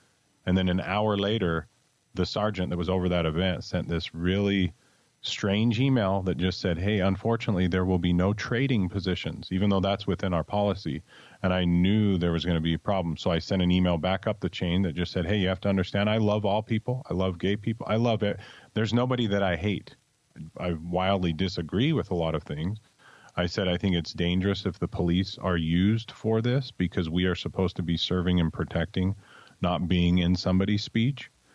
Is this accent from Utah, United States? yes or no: yes; Utah, United States; Yeah, I grew up in Utah and became a police officer.